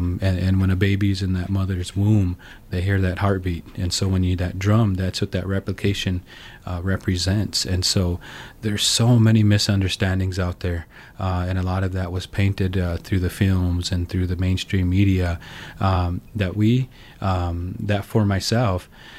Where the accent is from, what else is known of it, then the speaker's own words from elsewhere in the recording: South Dakota, United States; And in my case, growing up on the Crow Creek Reservation as a young Dakota, you know, I didn't really understand, you know, why my culture wasn't celebrated in mainstream society